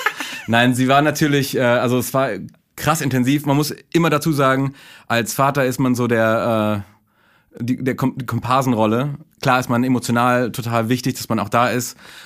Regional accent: Berlin, Germany; Ich komme aus Berlin und bin, wir haben gerade festgestellt, ich bin 36.

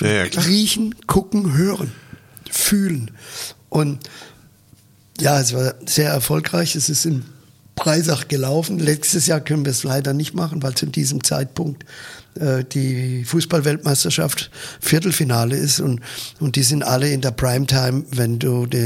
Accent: Southern Germany, Germany; also muss ich als Süddeutscher feststellen

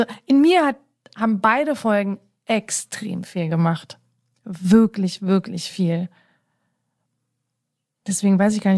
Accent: Berlin, Germany; born there; Ich bin ja in Deutschland geboren, ich bin in Berlin geboren.

